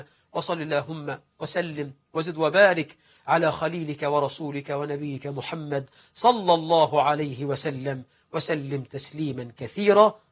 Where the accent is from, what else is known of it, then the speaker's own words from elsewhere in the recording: Egypt; اللهم اجعل بلدنا مصر أمنا أمانا وسائر بلاد المسلمين.